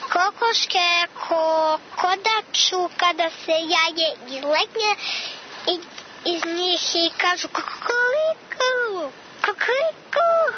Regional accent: Southern and Eastern Serbia, Serbia; Godine dolazim iz Toplice

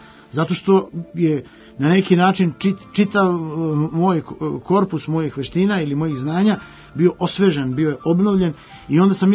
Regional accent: Šabac, Šumadija and Western Serbia, Serbia; pošto sam rastao u Šapcu.

